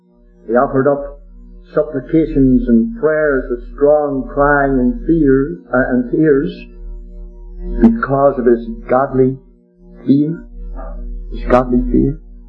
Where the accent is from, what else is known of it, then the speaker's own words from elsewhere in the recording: Ireland; I could see maybe, a dozen Irish men or maybe 20 from my home country.